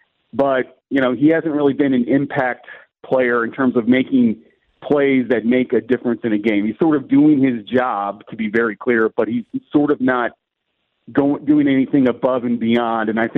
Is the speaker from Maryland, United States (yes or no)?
yes; Waldorf, Maryland, United States; I'm from Waldorf, Maryland.